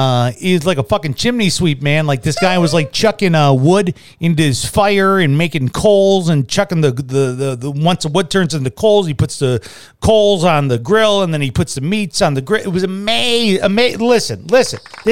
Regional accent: Chicago, Illinois, United States; I felt very Southside Chicago because growing up on the South Side, we were the land of copyright infringement

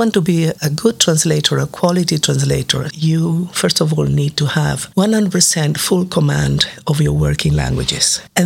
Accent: Venezuela; born there; first language Italian; English is a second language; I was born in Venezuela of an Italian immigrant parents, so we spoke Italian at home, and the Italian we spoke was educated Italian.

